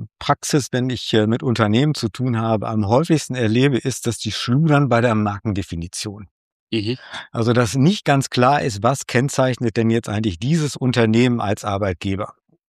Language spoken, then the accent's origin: German; Kirchlengern, North Rhine-Westphalia, Germany; Geboren und aufgewachsen Kirchlengern-Bünde.